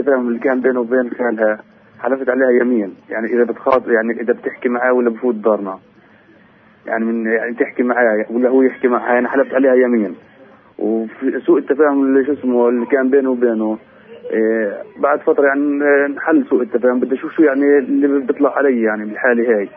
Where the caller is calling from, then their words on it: Nablus, Nablus Governorate, Palestine; منطقة نابلس